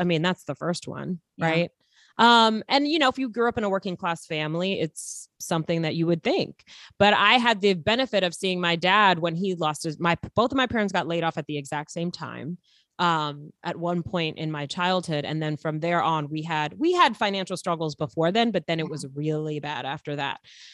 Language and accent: English; Flushing, New York, United States; I mean, I grew up in Flushing, Queens